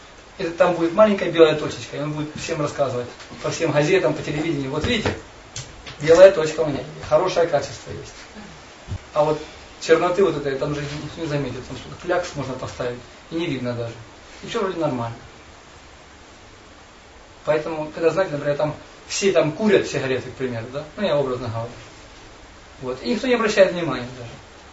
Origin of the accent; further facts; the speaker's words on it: Ukraine; born there; Хотя я родился на Украине, но я ни разу в Запорожье не был.